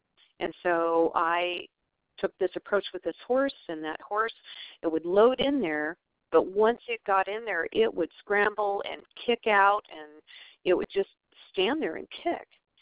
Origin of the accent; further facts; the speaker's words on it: Arizona, United States; Having a clinic in my home state, that's always a treat.